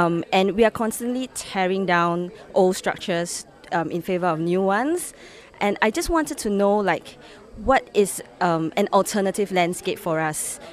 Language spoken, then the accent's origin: English; Singapore; I'm from Singapore.